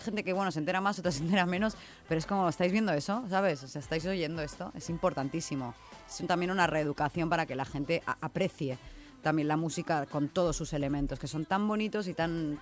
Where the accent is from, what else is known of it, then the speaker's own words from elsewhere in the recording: Argentina; Claro, yo soy argentina. Entonces hablamos en argentino.